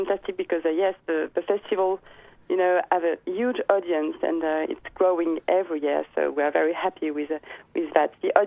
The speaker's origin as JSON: {"language": "English", "country": "France", "accent": "French", "second_language": "English", "moved": "as an adult", "lives_now": "Sydney, Australia", "said": "Well, my accent is still French, as you can hear, but but yes, I do enjoy very much living in Australia and living in Sydney."}